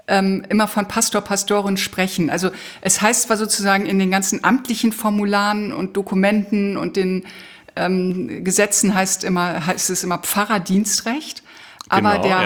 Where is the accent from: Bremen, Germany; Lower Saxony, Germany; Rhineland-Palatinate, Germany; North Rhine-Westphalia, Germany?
Lower Saxony, Germany; Leer; Ich komme aus Leer.